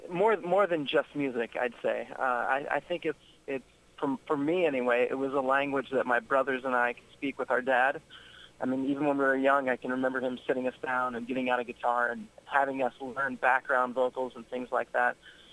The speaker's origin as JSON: {"language": "English", "town": "Tampa", "region": "Florida", "country": "United States", "lives_now": "Omaha, United States", "said": "I'm originally from Tampa, Florida, but I've lived in Omaha, Nebraska for the past 23 years now"}